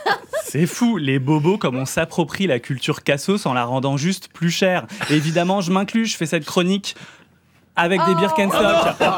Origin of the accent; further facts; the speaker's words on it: Bourgogne-Franche-Comté, France; J'ai commencé cassos des campagnes dans mon bled de Côte d'Or.